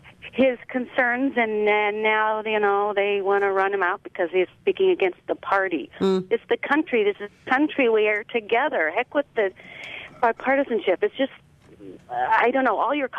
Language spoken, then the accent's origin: English; Nebraska, United States; I'm from Nebraska, and this is just awesome